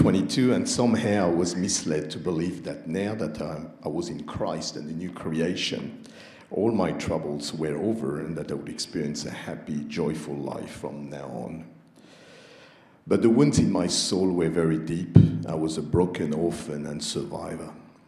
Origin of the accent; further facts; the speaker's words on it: Paris, Île-de-France, France; I was born in Paris and grew up in a Hindu home. My father was in the military